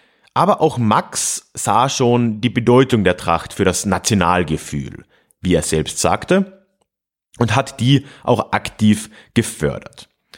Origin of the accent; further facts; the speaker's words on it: Freising, Bavaria, Germany; hat der Bischof meiner Heimatstadt Freising